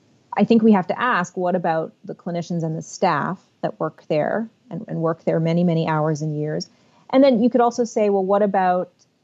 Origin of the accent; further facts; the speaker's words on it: Canada; I am Canadian